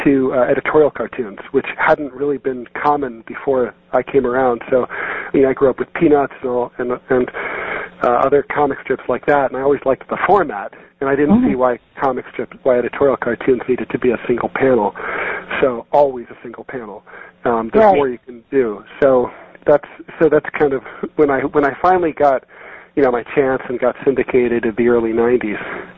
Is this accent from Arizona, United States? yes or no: no; Dayton, Ohio, United States; But I got into cartooning when I was a kid. I grew up in Dayton, Ohio.